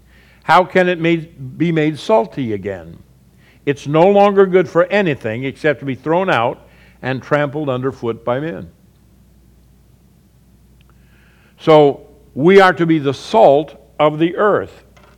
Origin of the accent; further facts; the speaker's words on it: Ireland; You can take something, since I'm Irish, I'll go with potatoes.